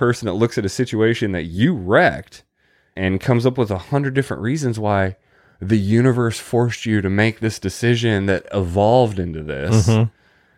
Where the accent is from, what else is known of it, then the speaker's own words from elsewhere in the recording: Huntington, United States; growing up in Huntington, and I say growing up, this is after coming back